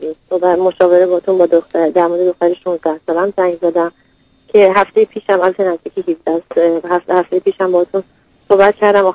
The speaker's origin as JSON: {"language": "Persian", "country": "Iran", "moved": "yes", "lives_now": "United States", "said": "ما حدود یک سال و خورده هستش که از ایران اومدیم"}